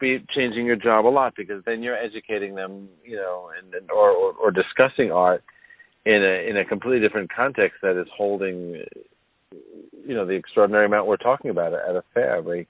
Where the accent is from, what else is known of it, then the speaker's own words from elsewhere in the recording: New York, United States; I mean, I'm a New Yorker, too, so I'm not going to argue with you